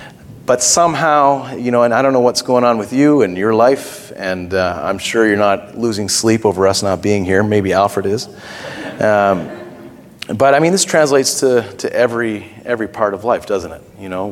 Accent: Israel; I'm a Canadian. And I grew up in Israel.

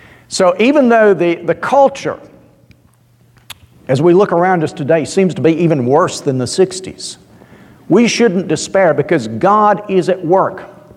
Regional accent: Georgia, United States; moved away; I remember when we first moved to England, growing up in Georgia

